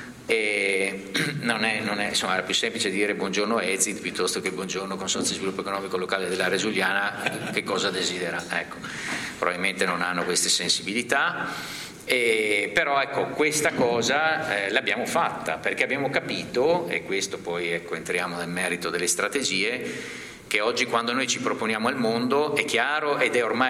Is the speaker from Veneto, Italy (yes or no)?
yes; Verona, Veneto, Italy; born there; come tutti sanno non sono nato sul mare, sono nato a Verona